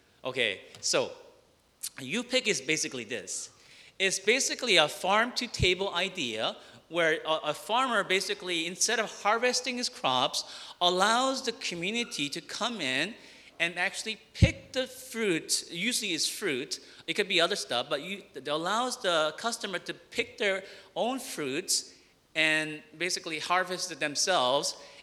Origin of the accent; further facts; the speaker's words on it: New Jersey, United States; But growing up in New Jersey, there was some of that around.